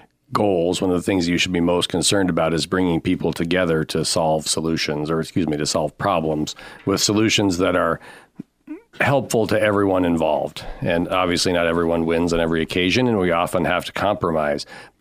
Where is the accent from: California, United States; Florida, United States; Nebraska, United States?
Nebraska, United States; North Platte; I was born and raised in North Platte. I've lived here almost my entire life, except for a few years away from college.